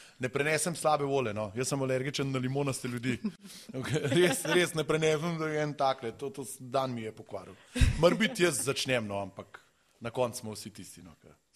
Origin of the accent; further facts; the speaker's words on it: Krtina, Upper Carniola, Slovenia; Fehtarji prihajamo z Gorenjske, saj po večini, dobro, Krtina šteje pod Gorenjsko, kakor obrnemo.